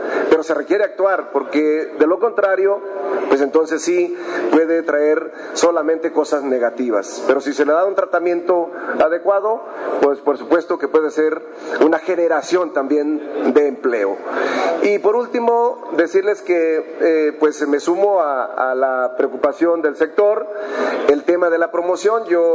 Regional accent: Mexico; donde nos ha puesto muy en alto como mexicanos en todas las partes del mundo.

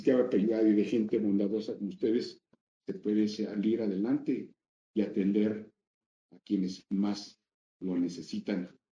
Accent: Querétaro, Mexico; por allá lo esperamos en mi tierra, en Querétaro

